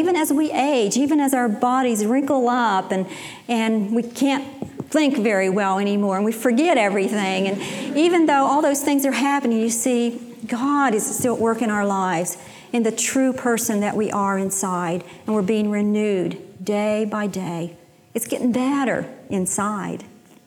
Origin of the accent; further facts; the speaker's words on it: West Virginia, United States; moved away as an adult; And then I married Chip, and we moved away from West Virginia. We moved to Texas.